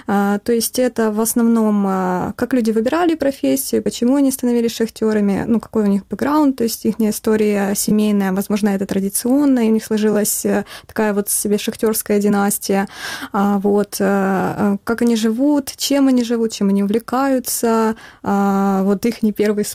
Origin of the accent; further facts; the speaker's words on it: Donetsk Oblast, Ukraine; я сама из Донецкой области родом и также из шахтерской семьи.